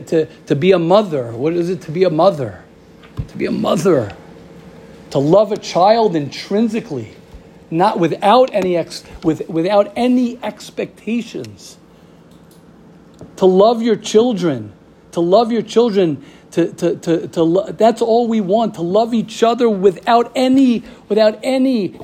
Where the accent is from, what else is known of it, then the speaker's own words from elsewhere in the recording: Israel; English is a second language; To love the I say cats because I'm from Israel.